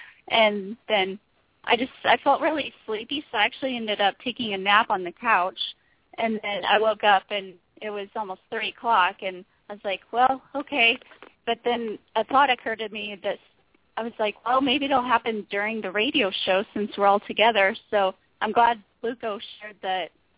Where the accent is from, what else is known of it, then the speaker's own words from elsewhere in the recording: Oklahoma, United States; now in Texas, United States; I grew up in Oklahoma, but I am in Texas now.